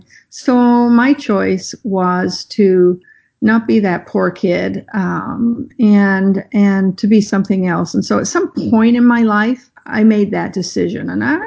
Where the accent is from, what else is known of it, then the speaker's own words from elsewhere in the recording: Toronto, Ontario, Canada; also born or lived in England; I was born in England, moved to Toronto to get away from him.